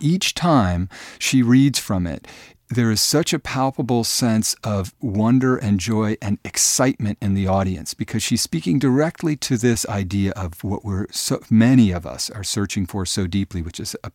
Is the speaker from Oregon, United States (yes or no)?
yes; Portland, Oregon, United States; Right. I grew up here. We love Portland. We have friends here.